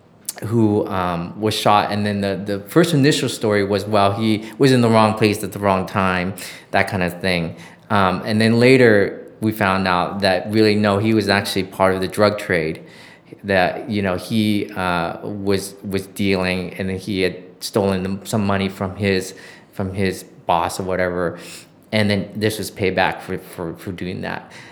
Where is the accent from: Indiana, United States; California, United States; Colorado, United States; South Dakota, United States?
California, United States; And I grew up in Orange County, you know, where it was warm, and, you know, there's no such thing as winter in Southern California.